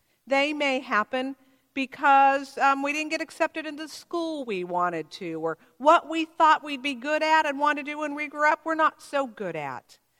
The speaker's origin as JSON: {"language": "English", "town": "Oakland", "region": "California", "country": "United States", "tie": "born there", "also_born_or_lived": "Richmond / Georgia / Texas", "said": "I had a plan that I would live in San Francisco my whole life. I was born in Oakland. Well, then I went to Richmond, Virginia, and Georgia, and Texas, and finally I got back here."}